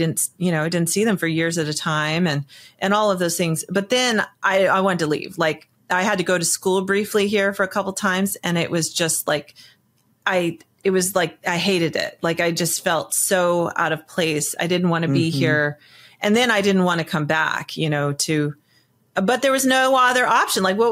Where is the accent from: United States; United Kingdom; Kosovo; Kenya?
Kenya; I love meeting other Kenyans, but when I do, like, it's clearly not the same. Like, I did not grow up as a Kenyan. I grew up in a very rarefied bubble world that is hard for them to really relate to.